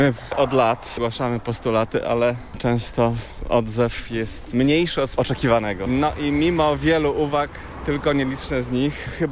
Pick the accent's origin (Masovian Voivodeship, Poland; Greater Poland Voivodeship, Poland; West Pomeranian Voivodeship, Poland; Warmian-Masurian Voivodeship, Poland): West Pomeranian Voivodeship, Poland; Szczecin; jestem biologiem ze Szczecina.